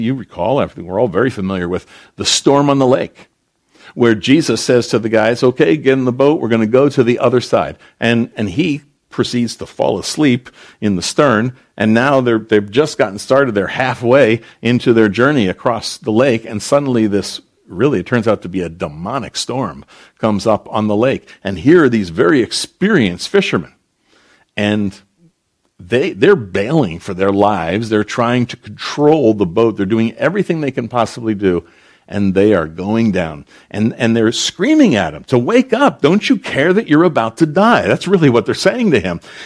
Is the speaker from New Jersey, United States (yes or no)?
yes; New Jersey, United States; This is I'm from Jersey. No one will let you do that in New Jersey.